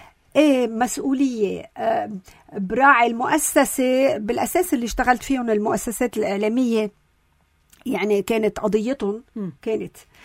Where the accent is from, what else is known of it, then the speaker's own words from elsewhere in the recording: Lebanon; نحنا كلنا كلبنانيين